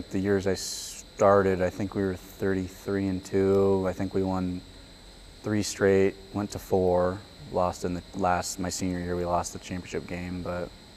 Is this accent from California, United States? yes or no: no; Sioux Falls, South Dakota, United States; also born or lived in Madison; Yeah, so originally I'm from the Sioux Falls area. Lived in Madison for about 12 years, so a little bit outside of Sioux Falls.